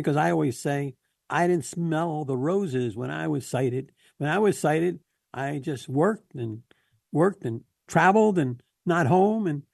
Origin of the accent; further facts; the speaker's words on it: Philadelphia, Pennsylvania, United States; now in Orlando, United States; From Philadelphia. I miss the snow.